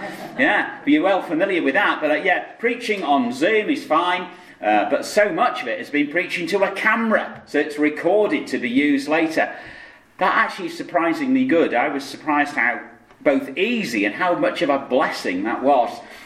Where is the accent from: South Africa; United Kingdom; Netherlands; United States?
United Kingdom; Sorry, we're British. Shake hands, yes?